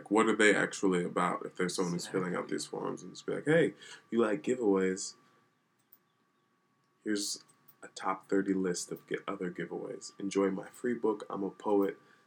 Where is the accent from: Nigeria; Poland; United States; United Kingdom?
Nigeria; Yes, I am undereducated in the ways of being Nigerian, and I don't know Yoruba.